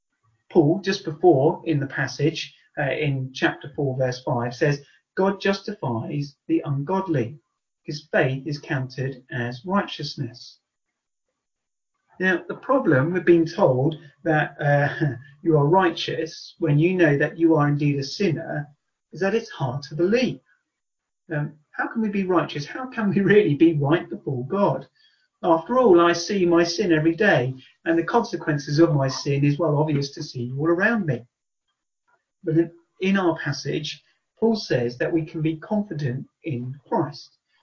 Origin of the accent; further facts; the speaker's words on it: England, United Kingdom; Being English, I often say that we won the World Cup.